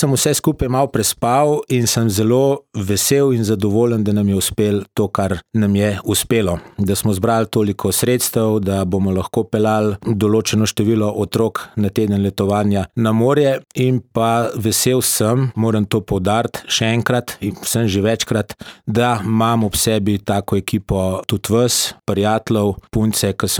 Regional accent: Podbrezje, Upper Carniola, Slovenia; now in Postojna, Slovenia; Jaz sem rojen v Kranju, natančnejše iz Podbrezi, to je v bistvu 10 kilometrov vas stran iz Kranja. Lepa vas, malo zdaj pogrešam, takrat sem bil še dokaj mlad, ker sem prišel v Postojno.

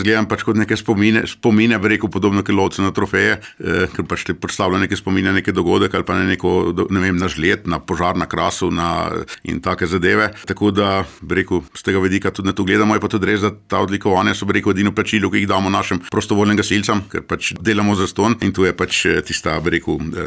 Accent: Nadlesk, Littoral–Inner Carniola, Slovenia; jaz sem doma iz Nadleska, to je ta, rekel, dežela pod Snežnikom.

